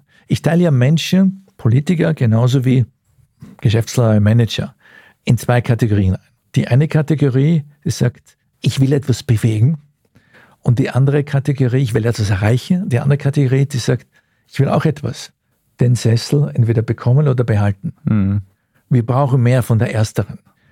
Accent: Vienna, Austria; Wien wird meine Geburtsstadt bleiben. Wien ist die Stadt und wird die Stadt bleiben, wo ich aufgewachsen bin.

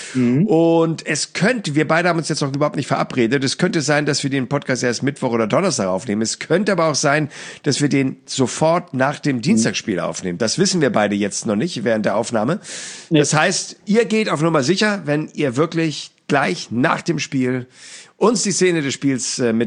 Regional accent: Northern Germany, Germany; Wir kommen ja aus dem Norden.

